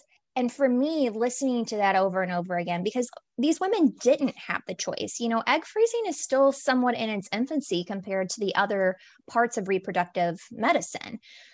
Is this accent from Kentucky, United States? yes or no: yes; Kentucky, United States; So I'm from Kentucky, and I graduated nursing school kind of unsure really where I was going to be going and what I wanted to do.